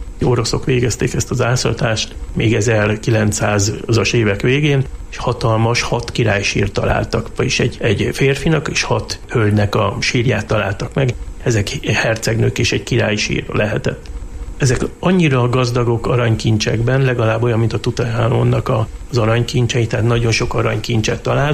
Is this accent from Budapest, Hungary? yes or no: yes; Budapest, Hungary; now in Jászberény, Hungary; Nagyon szeretem Jászberényt, mert egy kicsit arra emlékeztet, hogy én angyalföldi vagyok